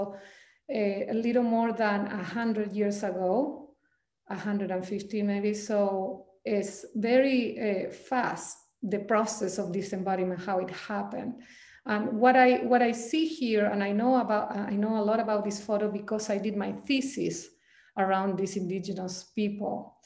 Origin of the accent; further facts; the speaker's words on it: Chile; I actually come from Chile. And so you will see some of the thread of my growing up in Chile into the sharing that I'm doing today.